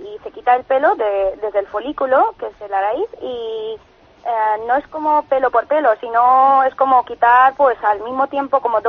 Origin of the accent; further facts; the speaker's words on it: India; Yo soy de la India, entonces el nombre, pues, es indio